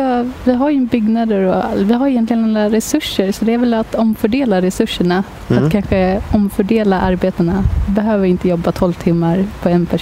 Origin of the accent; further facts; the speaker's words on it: Kalmar, Kalmar County, Sweden; now in Malmö, Sweden; Ursprungligen så kom jag från Kalmar. Det hörs nog inte så jättemycket.